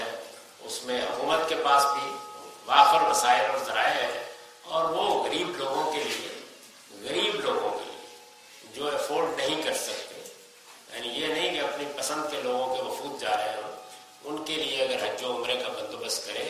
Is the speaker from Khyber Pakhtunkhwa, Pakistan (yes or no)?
no; Punjab, Pakistan; میں دیہاتی پس منظر سے تعلق رکھتا ہوں، میری زندگی کے ابتدائی 16 سال پنجاب کے دیہات میں گزرے ہیں، میں آپ کو بتا نہیں سکتا کہ ہمارے دیہات میں کیا کچھ ہوتا ہے۔